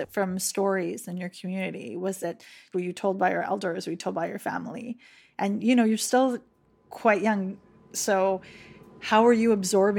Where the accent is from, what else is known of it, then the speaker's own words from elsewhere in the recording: East Coast, Canada; I am from Mi'kmaq territory. I'm from the East Coast. And I had no idea how close I was living to a residential school.